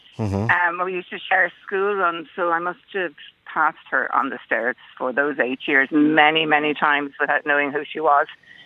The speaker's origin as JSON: {"language": "English", "town": "Cork", "region": "Munster", "country": "Ireland", "tie": "born there", "said": "I was born in Cork to an unmarried lady who couldn't keep me."}